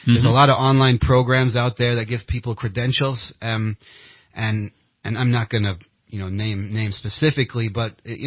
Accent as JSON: {"language": "English", "country": "Germany", "tie": "born or raised there", "said": "Growing up in Germany, it's sort of my passion, right?"}